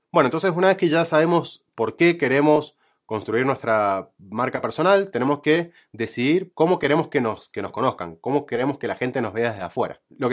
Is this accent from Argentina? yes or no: yes; Argentina; porque soy argentino y gano menos que ustedes